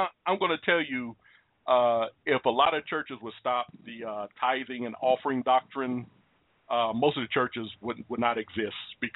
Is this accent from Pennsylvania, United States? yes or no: no; Washington, District of Columbia, United States; because I just come from Washington, D.C. I grew up in the Washington, D.C. area. And they figure, oh, he's a city boy.